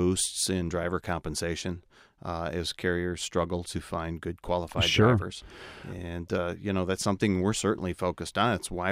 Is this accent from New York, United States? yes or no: no; Iowa, United States; Well, I grew up in Iowa, Northeast Iowa, almost Wisconsin.